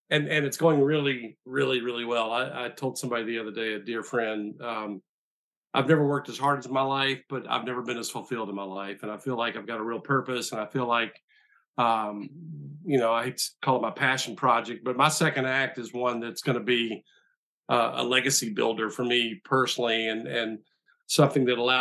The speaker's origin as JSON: {"language": "English", "town": "Memphis", "region": "Tennessee", "country": "United States", "tie": "born or raised there", "said": "And, you know, a kid growing up in Memphis didn't have a lot of chances to make it in the big leagues."}